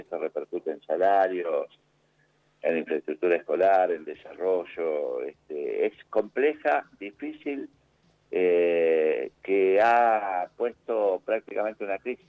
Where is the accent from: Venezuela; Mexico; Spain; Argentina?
Argentina; Esto a nosotros como argentinos y en particular a los educadores nos duele mucho.